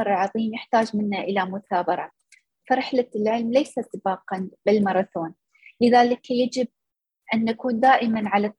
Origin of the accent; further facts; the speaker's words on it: Khor Fakkan, Sharjah, United Arab Emirates; أنا نشأت في مدينة خوفكان، وهي مدينة ساحلية تابعة لإمارة الشارقة في دولة الإمارات العربية المتحدة. ورغم أني نشأت في مدينة صغيرة